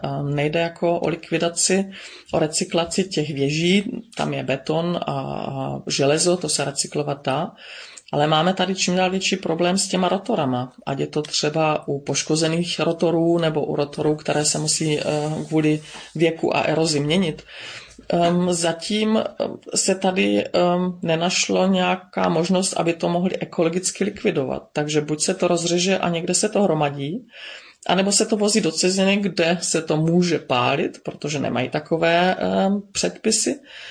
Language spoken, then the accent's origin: Czech; Bystřice pod Hostýnem, Zlín Region, Czechia; born or raised there; now in Dittelsheim-Heßloch, Germany